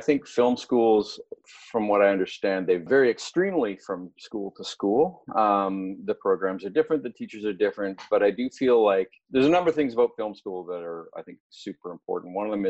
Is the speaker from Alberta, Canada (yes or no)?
yes; Calgary, Alberta, Canada; growing up in the Prairies and like I say, with a father that owned mechanic stores, I had a pretty strong work ethic and it was a hard go to create a career in Calgary.